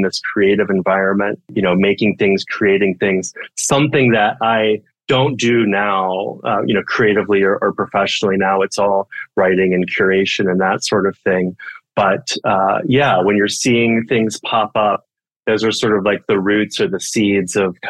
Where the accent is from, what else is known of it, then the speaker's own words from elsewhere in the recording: Texas, United States; I'm a native Texan. I grew up in Central Texas, kind of in a rural area outside of Austin